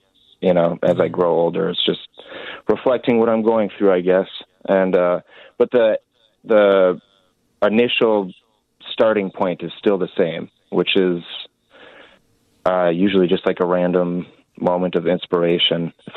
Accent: Duluth, Minnesota, United States; I had known him from my hometown where I grew up, which is Duluth, Minnesota.

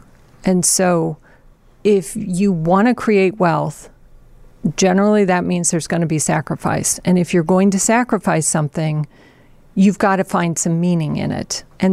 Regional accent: St. Louis, Missouri, United States; born or raised there

